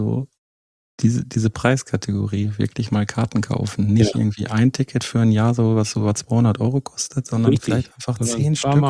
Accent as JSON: {"language": "German", "town": "Herten", "region": "North Rhine-Westphalia", "country": "Germany", "tie": "born or raised there", "said": "Weil ja auch tatsächlich in meiner alten Heimat Herten"}